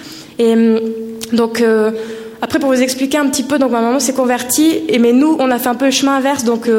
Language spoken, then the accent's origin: French; Valais, Switzerland; Je suis valaisanne, je suis née dans une famille catholique